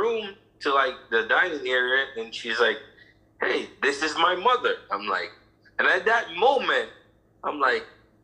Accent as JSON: {"language": "English", "country": "Jamaica", "said": "We're still Jamaican."}